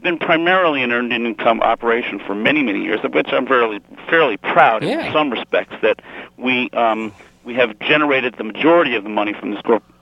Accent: New York, United States; No, I'm a New Yorker. My father was a Frenchman.

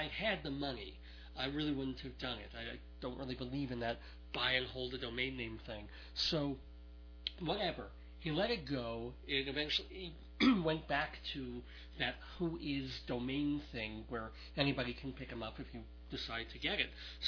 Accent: New York, United States; now in Colorado, United States; in the summer we moved from New York to Northern Colorado, and I had lived in New York or around it all my life.

